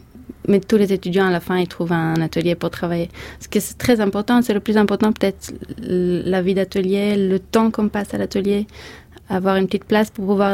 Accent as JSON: {"language": "French", "country": "Israel", "tie": "born or raised there", "moved": "as an adult", "lives_now": "Paris, France", "said": "je suis née en Israël. J'ai vécu toute ma vie en Israël. Je suis venue à Paris pour les Beaux-Arts en 2011."}